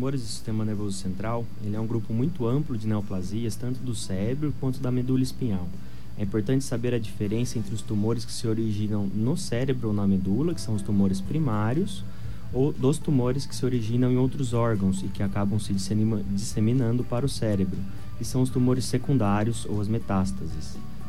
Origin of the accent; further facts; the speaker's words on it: São Paulo, Brazil; moved away as an adult; Eu venho do interior de São Paulo, na verdade, formação na capital de São Paulo, e cheguei semana passada